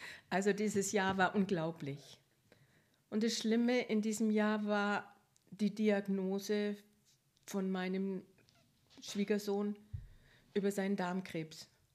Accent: Munich, Bavaria, Germany; ja, meine Geschichte ist, ich komme aus München

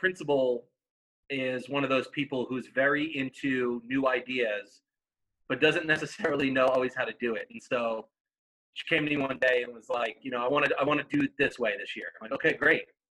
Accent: New York, United States; I'm not from Virginia, actually. I originally grew up in New York, hence the last name. Not too many big, long Italian names like that down here.

